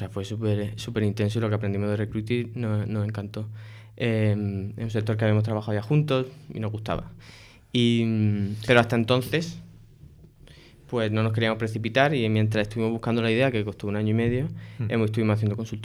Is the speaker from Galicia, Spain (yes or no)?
no; Almería, Andalusia, Spain; now in Madrid, Spain; yo soy de Almería, pero estoy aquí en Madrid.